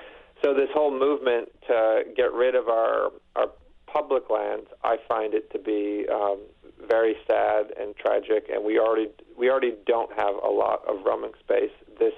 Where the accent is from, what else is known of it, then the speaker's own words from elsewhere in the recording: Buffalo, New York, United States; Because, I mean, you know, I grew up in Buffalo, New York. I don't even know where the nearest trail is.